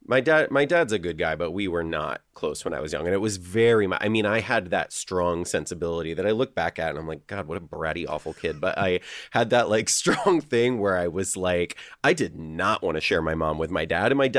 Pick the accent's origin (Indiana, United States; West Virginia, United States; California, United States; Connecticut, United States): Connecticut, United States; Litchfield; I grew up in Litchfield, but like right on the Litchfield-Torrington border.